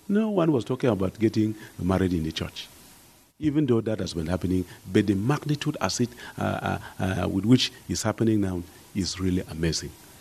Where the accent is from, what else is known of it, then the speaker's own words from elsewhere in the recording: Jos, Plateau, Nigeria; cities in the northern part of the country that used to be very peaceful, Maiduguri and Jos, and I'm from Jos.